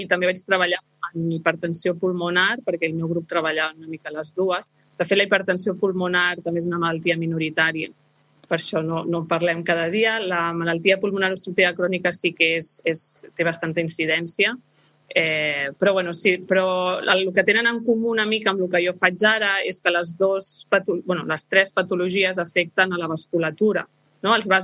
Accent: Catalonia, Spain; moved away; I sempre m'he sentit molt identificada en aquest grup, en les seves cançons, en català, en la meva llengua.

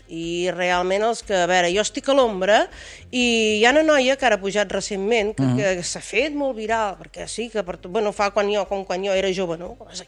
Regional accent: Riudoms, Catalonia, Spain; Jo sóc de Riudoms.

